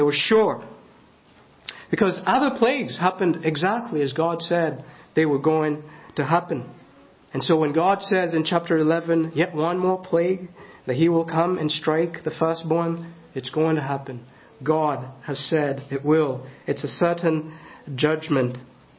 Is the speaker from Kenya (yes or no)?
yes; Kenya; I grew up in Kenya, and in the village it was not infrequent sometimes to hear a wail in the middle of the night.